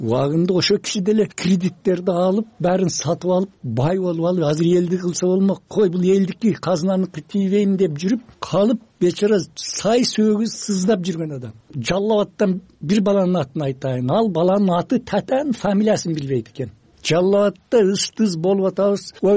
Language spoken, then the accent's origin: Kyrgyz; Özgön, Osh Region, Kyrgyzstan; мына мен например өзгөндүкмүн дедим.